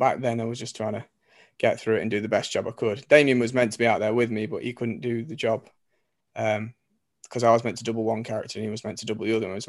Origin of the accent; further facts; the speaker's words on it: East Midlands, United Kingdom; to be able to shoot it around Derbyshire and around my hometown, and it was brilliant, yeah.